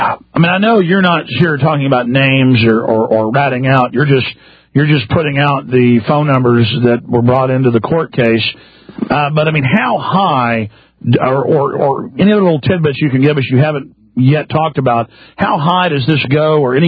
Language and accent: English; Dallas, Texas, United States; also born or lived in Austin; I've known a lot of young women who I grew up around in Dallas and Austin, Texas